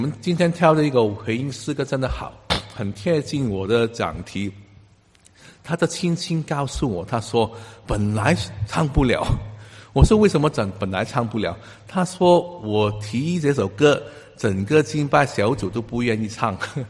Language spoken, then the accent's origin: Chinese; Hong Kong; Chinese is a second language; also born or lived in United Kingdom; now in Canada; 我刚来到加拿大的时候，我在英国读过几年书，我在香港长大，所以英文来讲对我来说不是太困难的事，但是我在香港都是去广东教会的，广东话教会的